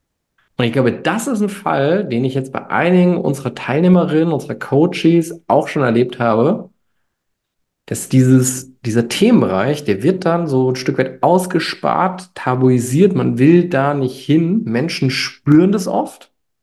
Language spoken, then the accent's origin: German; Mainz, Rhineland-Palatinate, Germany; ich komme ja aus Mainz, hatte logischerweise Mainzer Kennzeichen